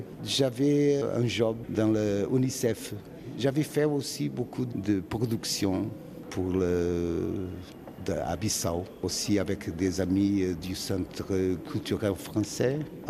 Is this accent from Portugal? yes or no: yes; North, Portugal; Oui, mon pays natal, c'est au Nord. Mais j'habite à côté, dans le Alentejo littoral.